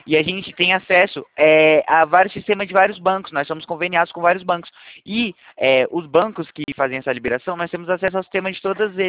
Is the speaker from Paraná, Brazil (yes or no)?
no; Itatiba, São Paulo, Brazil; Eu sou de Itatiba, interior de São Paulo.